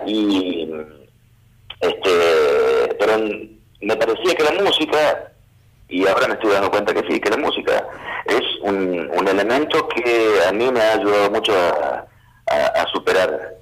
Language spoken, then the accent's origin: Spanish; Corrientes, Argentina; como litoraleño, como correntino, por supuesto que me siento muy orgulloso de saber que la música de mi tierra ha sido presentada ante la UNESCO